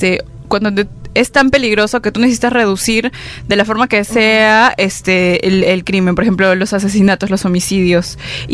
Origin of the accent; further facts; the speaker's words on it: Peru; somos, digamos, ciudadanos, somos peruanos y pertenecemos a... vivimos todos en una misma ciudad.